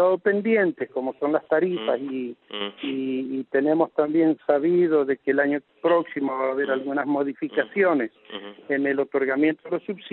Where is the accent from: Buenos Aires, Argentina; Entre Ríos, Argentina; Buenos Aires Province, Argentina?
Entre Ríos, Argentina; Paraná; somos todos argentinos y paranaenses